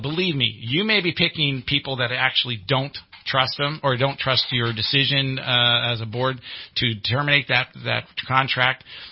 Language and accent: English; United States; I am a conservative. I am a taxpayer. Believe me, I pay a lot of taxes. I am an American, and I'm informed.